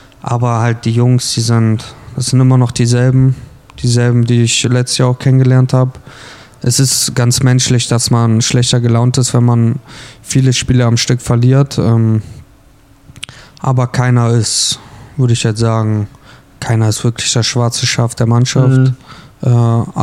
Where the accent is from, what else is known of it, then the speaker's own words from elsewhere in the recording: Bremerhaven, Bremen, Germany; now in Crimmitschau, Germany; Und halt ich komme aus Bremerhaven, ich kenne die Umgebung.